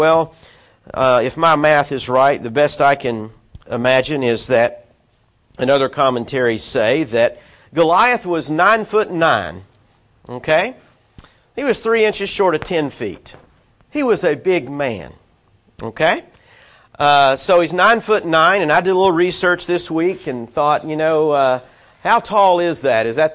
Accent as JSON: {"language": "English", "country": "United States", "said": "I'm reminded as an American, I don't know what slavery's like."}